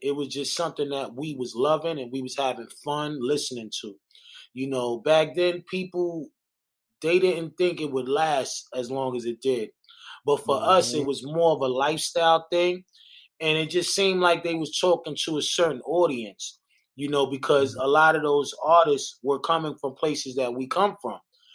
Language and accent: English; Staten Island, New York, United States; Growing up in Staten Island, it was tough, man. It was a serious place to be raised from and live. Is, you know how it goes. You know, we come from the hood.